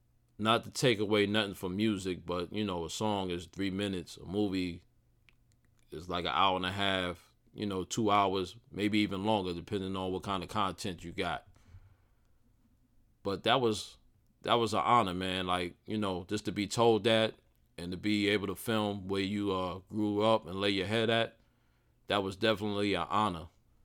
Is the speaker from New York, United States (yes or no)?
yes; New York City, New York, United States; I grew up in Southside, Jamaica, Queens. 40 Projects to be exact. Shout out to 40 Projects. 10930, we on the map.